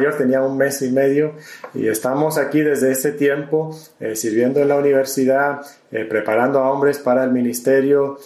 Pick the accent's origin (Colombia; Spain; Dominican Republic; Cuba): Spain; now in Mexico; Yo soy hijo de misioneros americanos que estuvieron en España. Yo nací en España, me crié en España.